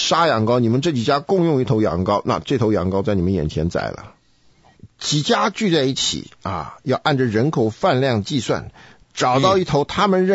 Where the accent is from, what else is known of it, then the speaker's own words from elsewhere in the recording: China; 那这个我们中国人一听就知道这是贴春联的规矩，是吧？